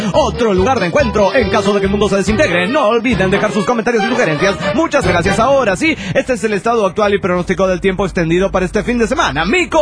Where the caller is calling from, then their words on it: Caracas, Capital District, Venezuela; de Caracas, Venezuela, y hay fallas eléctricas aquí, ahora, mientras estoy escribiendo pronóstico del tiempo